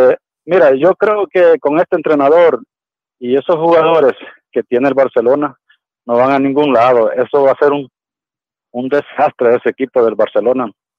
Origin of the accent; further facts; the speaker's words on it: El Salvador; Bueno, yo soy de El Salvador, pero en estas desgracias hay que estar unidos.